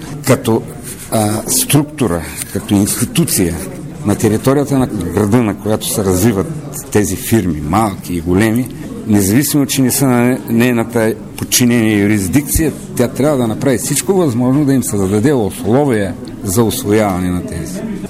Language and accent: Bulgarian; Plovdiv, Plovdiv Province, Bulgaria; искрено бих се гордял като пловдивчанин